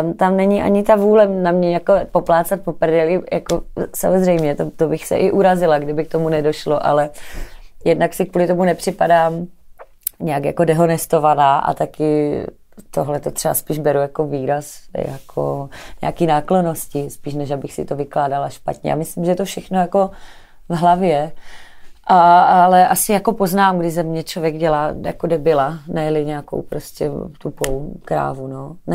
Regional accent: Kyjov, South Moravian Region, Czechia; Já jsem sice z Kyjova

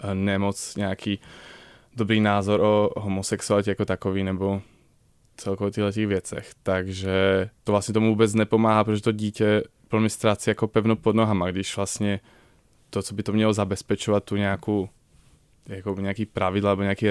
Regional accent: Košice, Košice Region, Slovakia; now in Czechia; Jsem z Košic, což je docela velké město, takový to dítě ze sídliště.

